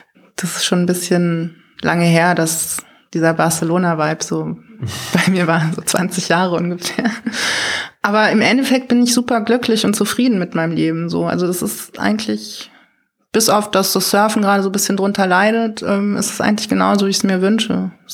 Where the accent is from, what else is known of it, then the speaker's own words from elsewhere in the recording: Frankfurt, Hesse, Germany; now in Berlin, Germany; so als Frankfurter denkt man ja auch immer so ein bisschen, man hat schon alles gesehen